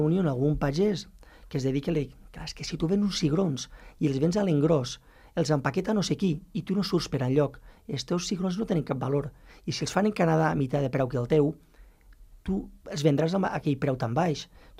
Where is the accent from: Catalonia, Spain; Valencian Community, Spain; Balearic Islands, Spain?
Valencian Community, Spain; La Vall d'Uixó; De Castelló. Soc de Castelló, de la Vall d'Uixó.